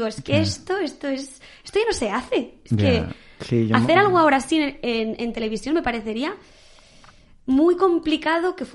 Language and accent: Spanish; Valladolid, Castile and León, Spain; Soy de Valladolid, en Valladolid se vive muchísimo la Semana Santa.